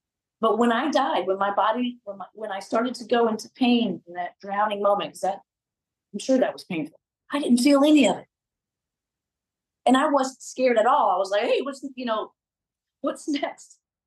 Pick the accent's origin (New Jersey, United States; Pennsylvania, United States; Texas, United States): Texas, United States; Cedar Hill; I grew up in Cedar Hill, and we had property, and it was gorgeous, woods and a pond, and we were very poor